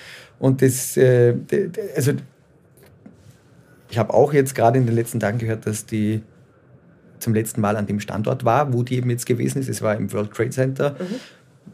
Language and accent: German; Austria; Made in Austria, da wo ich herkomme